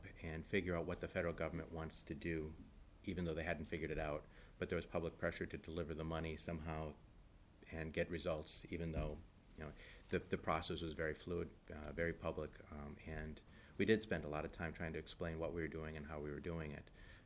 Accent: Wisconsin, United States; I'm from Wisconsin

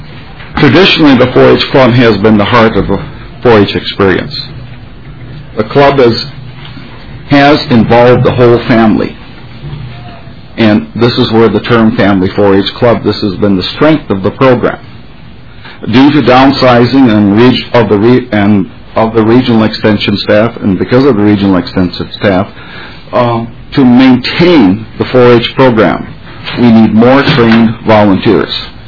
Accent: Elk River, Minnesota, United States; I am from Elk River, Minnesota, Sherbourne County

